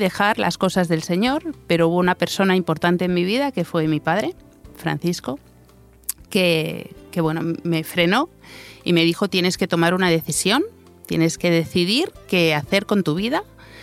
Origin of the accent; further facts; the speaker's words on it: Barcelona, Catalonia, Spain; Soy de Barcelona, nací en Barcelona y resido y vivo allí. Mi vida es totalmente allí. Y nací en una iglesia, en una familia cristiana.